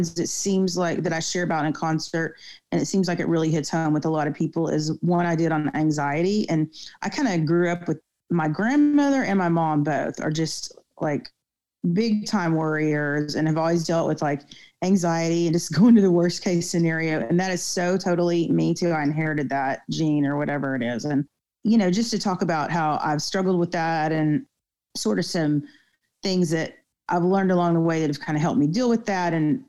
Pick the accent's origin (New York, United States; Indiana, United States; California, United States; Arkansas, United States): Arkansas, United States; now in Nashville, United States; and I grew up in Arkansas. But we all live in Nashville now.